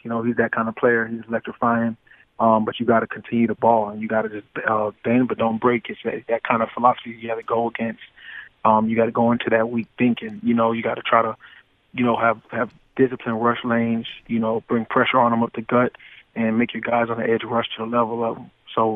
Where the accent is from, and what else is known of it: Florida, United States; born or raised there